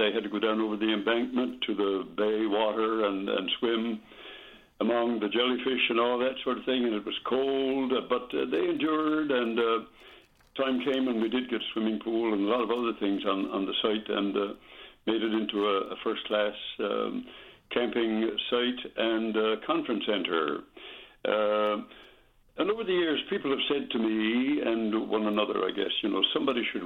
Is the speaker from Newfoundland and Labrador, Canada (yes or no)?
yes; Fogo, Newfoundland and Labrador, Canada; Growing up in Fogo, on Fogo Island in the 1930s and 40s